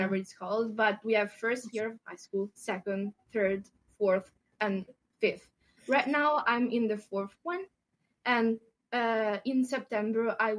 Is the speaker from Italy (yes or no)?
yes; Italy; English is a second language; now in United States; And I'm from Italy and I have my family.